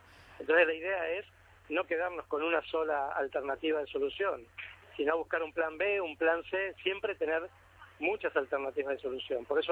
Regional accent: Mendoza, Argentina; y yo conozco la cordillera porque soy de Mendoza, estoy al pie de la Aconcagua, de la montaña más alta de América

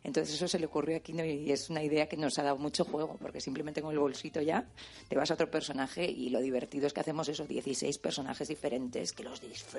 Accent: Barcelona, Catalonia, Spain; y yo soy de Barcelona, pero bueno, que yo amo Barcelona

